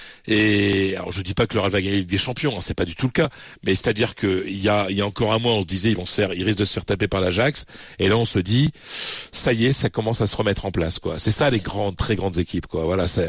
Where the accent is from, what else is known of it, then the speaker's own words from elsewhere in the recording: France; quand on est français et qu'on a nos âges, la quarantaine bien frappée